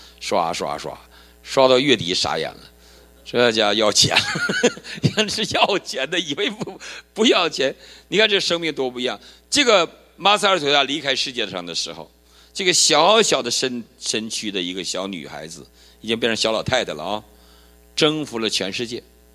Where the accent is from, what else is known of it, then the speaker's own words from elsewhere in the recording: Heilongjiang, China; 我是黑龙江人